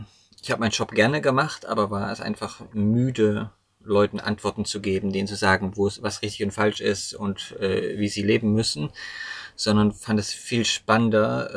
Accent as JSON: {"language": "German", "region": "Thuringia", "country": "Germany", "tie": "born there", "also_born_or_lived": "United States", "said": "Geboren in Thüringen. Bin mittlerweile 44 Jahre alt"}